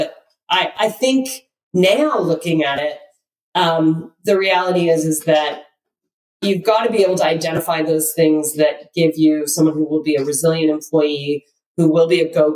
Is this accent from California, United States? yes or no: yes; California, United States; now in Sonoma County, United States; We live in Sonoma County in the most you know, beautiful place in California. We come from Silicon Valley.